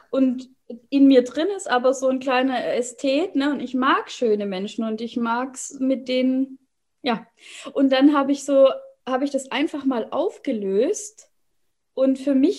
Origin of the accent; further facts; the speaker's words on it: Baden-Württemberg, Germany; ich komme aus dem Schwabenland, aus einem kleinen Ort, wo es schon losgeht mit, was sollen denn bloß die anderen denken und Kind passt bloß auf, ne? Ungefähr so bin ich aufgewachsen.